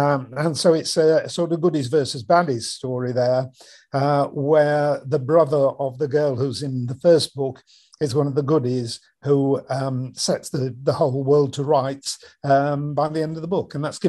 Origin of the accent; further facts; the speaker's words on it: Calderdale, Yorkshire and the Humber, United Kingdom; I was born in Yorkshire, born and brought up in Calderdale, I'd always had this sort of hankering to go back. So we moved back up north and bought a farmhouse on the Pennines, and we were there for 10 years.